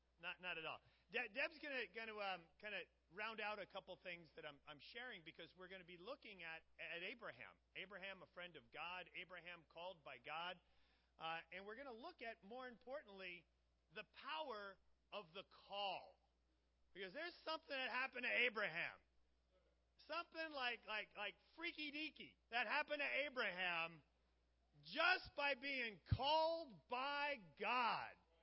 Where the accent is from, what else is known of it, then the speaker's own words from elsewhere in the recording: New Jersey, United States; because I am from New Jersey.